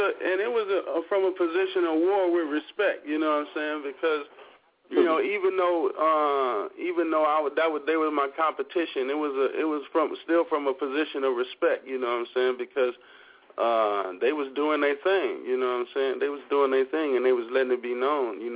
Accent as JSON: {"language": "English", "region": "West Coast", "country": "United States", "tie": "born or raised there", "said": "even though I grew up in on the West Coast and, you know, was a straight hood nigga, you know what I'm saying, I still was influenced by East Coast rappers"}